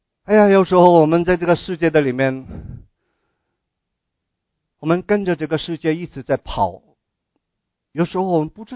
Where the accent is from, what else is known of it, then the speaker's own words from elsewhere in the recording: China; 特别我们中国人，是不是我们是一个礼仪之邦，我们注重孝道啊